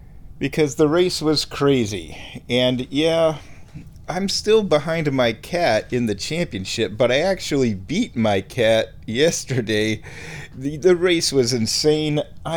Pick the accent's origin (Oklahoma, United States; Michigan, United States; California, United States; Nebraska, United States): Nebraska, United States; Omaha; that World Series just happens to be played in my hometown of Omaha, Nebraska.